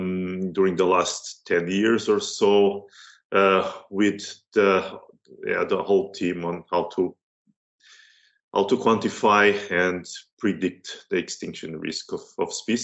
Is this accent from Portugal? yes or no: yes; Portugal; now in Helsinki, Finland; I'm originally from Portugal, but I'm working now at the University of Helsinki at the Finnish Museum of Natural History